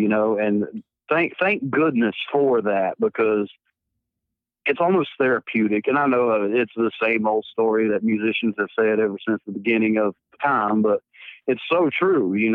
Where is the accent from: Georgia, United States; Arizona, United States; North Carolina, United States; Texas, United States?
North Carolina, United States; I grew up in a place where they have it's called the Merle Watson Festival. Well, that's my hometown. That's where I live.